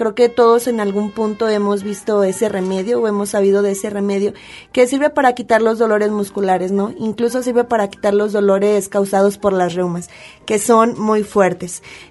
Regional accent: Mexico; nosotros como mexicanos siempre hemos adoptado este modelo

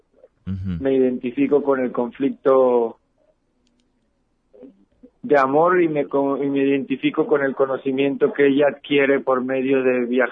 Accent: Lagos de Moreno, Jalisco, Mexico; also born or lived in Guadalajara; estudié la carrera de cinematografía en Guadalajara, pero yo soy originario de Lagos de Moreno.

